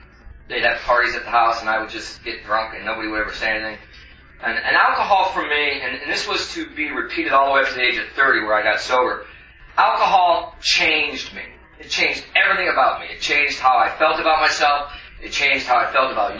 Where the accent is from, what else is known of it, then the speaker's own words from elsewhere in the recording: Stockton, California, United States; I grew up in California. Grew up in this town called Stockton, California.